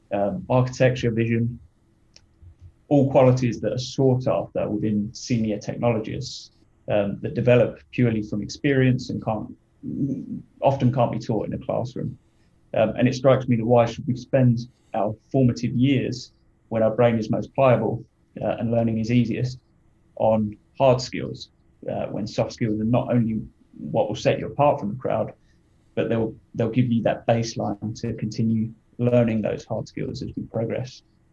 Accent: Portsmouth, South East England, United Kingdom; also born or lived in Barking / Grays / Canvey Island; So I grew up initially in Hampshire, Portsmouth. Mm. And then I moved to Barking. After Barking, I moved to Grays and then Canby Island.

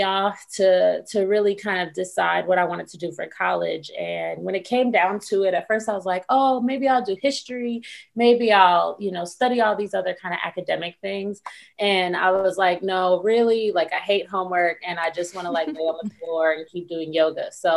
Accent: California, United States; because growing up in the Bay Area, you know, part of social justice is giving back, paying forward, and we have been taught to be educators.

